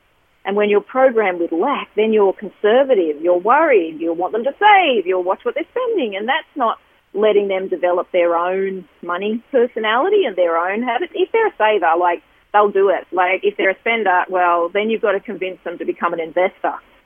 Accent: Gunnedah, New South Wales, Australia; No one knew that where I grew up in Gunnedah.

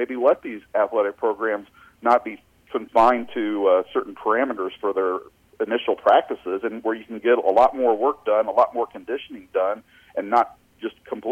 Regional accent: Branson, Missouri, United States; I grew up down in Branson where your high school students were the workforce for businesses in Branson and the surrounding communities down there

